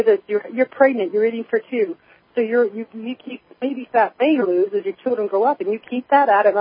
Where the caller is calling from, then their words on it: Pennsylvania, United States; I'm calling from Pennsylvania.